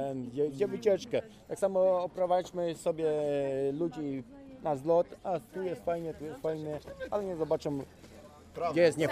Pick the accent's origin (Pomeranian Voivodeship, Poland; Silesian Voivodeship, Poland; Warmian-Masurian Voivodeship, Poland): Pomeranian Voivodeship, Poland; bo pochodzimy z dawnego Słupskiego, no to do Ustki, nie?